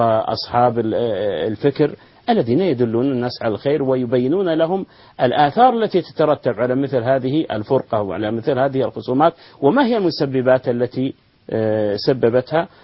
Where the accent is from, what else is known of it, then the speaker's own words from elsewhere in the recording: Saudi Arabia; نحن نجد عندنا في المملكة العربية السعودية أن البلدان المتقاربة وإن كانت قرى صغيرة يكون بينها شيء من الشحناء